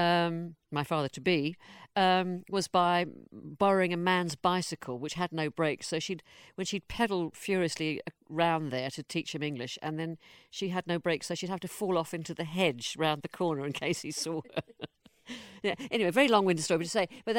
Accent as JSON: {"language": "English", "country": "South Africa", "tie": "born or raised there", "also_born_or_lived": "Scotland", "lives_now": "London, United Kingdom", "said": "I was brought up in South Africa, and I don't count myself South African. I am a Londoner. That's where I've chosen to live"}